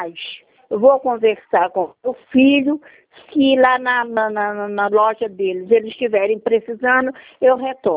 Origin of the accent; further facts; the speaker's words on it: Rio de Janeiro, Brazil; eu sou carioca, eu sou do interior, mas moro no Rio há 60 anos.